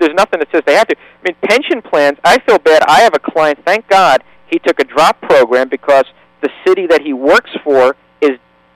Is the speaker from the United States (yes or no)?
yes; New Jersey, United States; now in Boca Raton, United States; So, but yes, born and raised in Jersey. Moved down to Florida in 1995, and been here ever since.